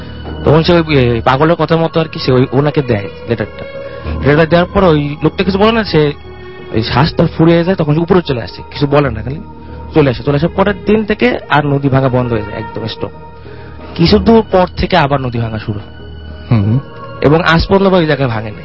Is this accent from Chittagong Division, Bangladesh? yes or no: no; Dhaka, Dhaka Division, Bangladesh; আমি জগন্নাথ বিশ্ববিদ্যালয় থেকে আসছি, শ্যামলী থেকে, ঢাকা শহর।